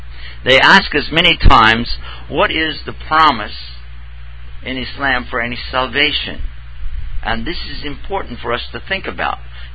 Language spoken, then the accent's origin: English; Texas, United States; I'm going to try my best to pronounce it right too, but I am from Texas, so I do have a handicap when it comes to speech.